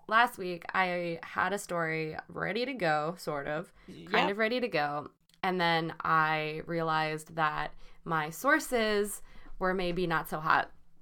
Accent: Baldoon, Ontario, Canada; Born and raised in South Detroit. South Detroit is actually Baldoon.

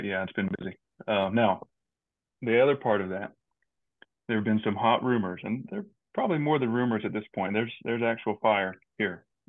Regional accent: Farmington, Missouri, United States; So recently, about a month ago, I moved back to my hometown, Farmington. And big news for Farmington. Farmington has about 20,000 people right now, right?

